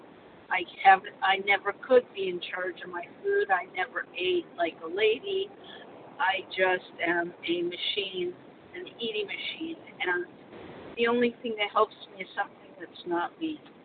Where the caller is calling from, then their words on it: Petaluma, California, United States; from Petaluma, California.